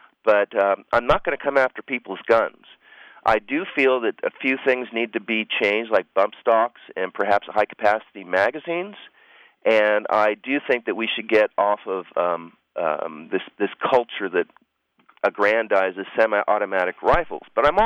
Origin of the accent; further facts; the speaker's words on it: Los Angeles, California, United States; I grew up in Los Angeles and went to college in San Diego.